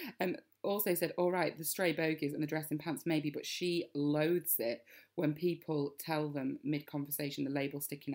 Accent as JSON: {"language": "English", "country": "United Kingdom"}